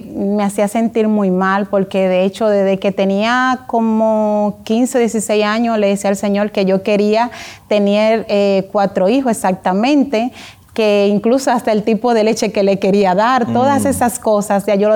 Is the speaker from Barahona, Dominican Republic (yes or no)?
no; La Romana, Dominican Republic; born there; Nací aquí en La Romana.